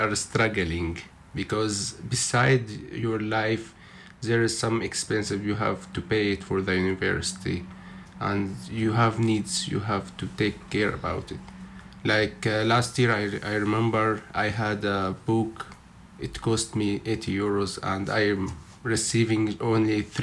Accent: Syria; English is a second language; now in Slovenia; I'm from Syria.

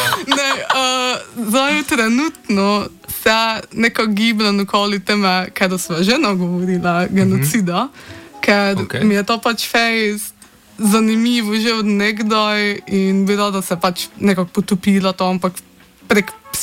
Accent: Mura, Slovenia; accent: Prekmurje dialect; ko sem pač šla živeti inon, kak v Prekmurje, se mi zdi, ko sem malo zgubila tej besed in se mi zdi, ko prek toga pisanja ide nazaj k tomu mojo mi narečje

